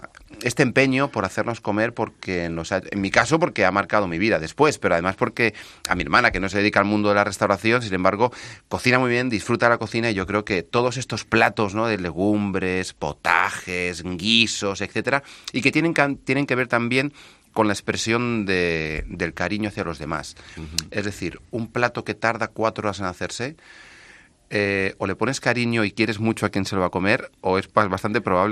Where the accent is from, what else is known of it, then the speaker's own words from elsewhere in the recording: Villanueva de Córdoba, Andalusia, Spain; Nosotros somos de Villanueva de Córdoba, del Valle de los Pedroches, donde hay unos jamones espectaculares.